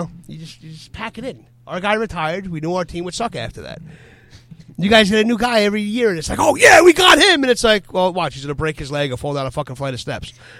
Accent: New York, United States; I'm from New York. I know Dallas Cowboys.

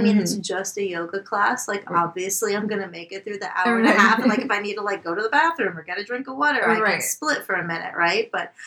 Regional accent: Miami Beach, Florida, United States; moved away as an adult; you know, I come from Miami Beach, Florida.

